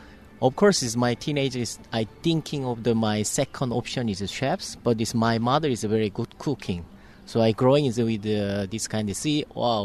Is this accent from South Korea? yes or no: yes; South Korea; English is a second language; So I'm from South Korea, but I'm working in several, like Singapore, Australia, in Japan, it's Dubai.